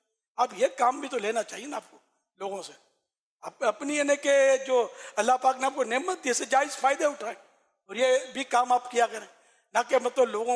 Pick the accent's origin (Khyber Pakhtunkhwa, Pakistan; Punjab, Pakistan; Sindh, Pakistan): Sindh, Pakistan; Karachi; میرا شہر, کراچی جس میں پیدا ہوا ہوں